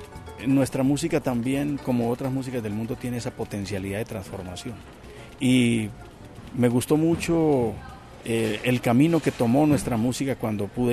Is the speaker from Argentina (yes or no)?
no; San Martín, Meta, Colombia; hijo de una tradición que en su momento yo recibí en Colombia, en San Martín, en el departamento del Meta, crecí yo, en los Llanos Orientales de Colombia.